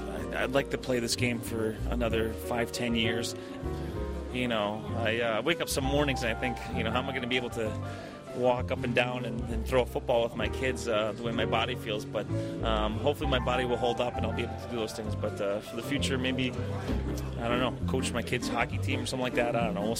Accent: New York, United States; I'm from Long Island, New York.

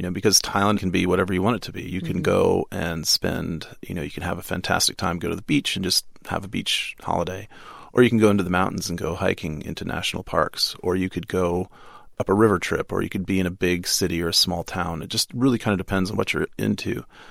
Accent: United States; And because I grew up in the United States where street food back then was non-existent, like the odd taco truck or something like that.

